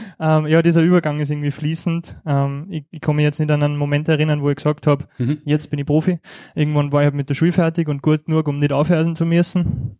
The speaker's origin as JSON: {"language": "German", "region": "Styria", "country": "Austria", "tie": "born or raised there", "said": "Also aufgewachsen bin ich in so einem kleinen Seitental vom Ennstal in der Nähe von Schladming."}